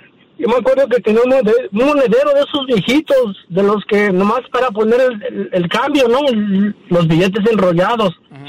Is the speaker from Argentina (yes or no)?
no; Toluca, State of Mexico, Mexico; Soy de Toluca, Estado de México.